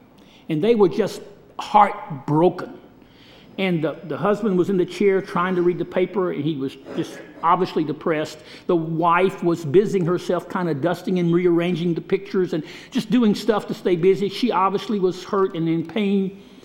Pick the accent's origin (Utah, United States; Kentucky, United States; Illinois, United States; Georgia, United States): Georgia, United States; Washington; I kind of felt sorry for the people from Lincolnton because they were born in Lincolnton and not Washington or Tignall or Rail or Sharon. But I was born in Washington, so I came to Mercer sight unseen.